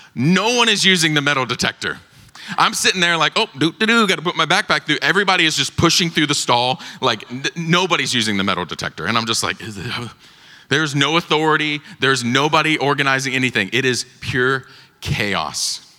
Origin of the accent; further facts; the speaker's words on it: Georgia, United States; And I grew up in Georgia. I'm used to humidity.